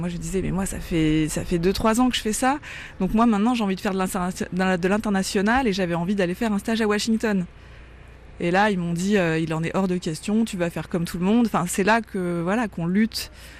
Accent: Clermont-Ferrand, Auvergne-Rhône-Alpes, France; born there; Je suis née à Clermont-Ferrand, je viens de la France provinciale, d'un côté des grands-parents ouvriers, de l'autre immigrés

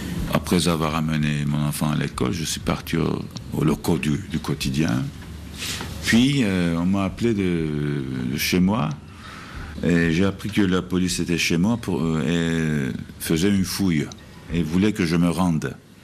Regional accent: Istanbul, Turkey; j'ai pu rentrer chez moi à Istanbul

